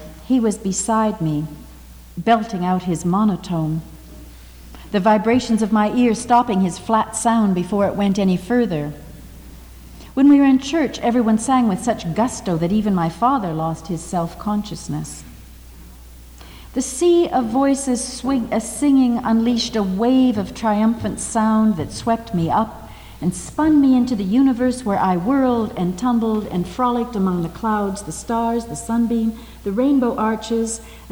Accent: Seattle, Washington, United States; now in Canada; And in Canada, United Church, which is where I live now, I was brought up in Seattle.

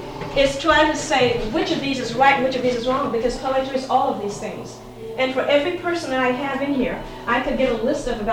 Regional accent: Richmond, California, United States; I'm from Richmond, California. I teach high school and I teach junior college.

